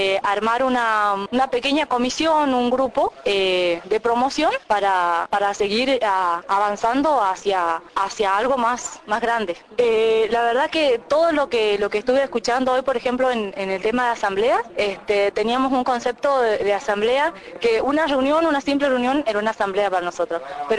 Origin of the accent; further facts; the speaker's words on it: Castelli, Chaco, Argentina; de Castelli, Chaco